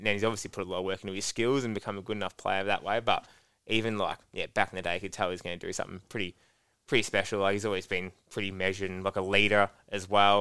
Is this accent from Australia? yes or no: yes; Coorup, Victoria, Australia; now in Melbourne, Australia; I'm from Coorup. So obviously in the Victoria over there. But he moved into Melbourne. And then when he was actually, the reason why I moved up to Melbourne was because of him